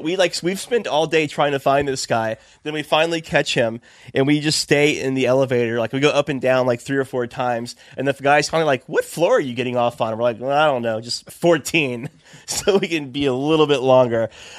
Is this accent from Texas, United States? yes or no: no; Florida, United States; And, like, I was like, I'm from Florida.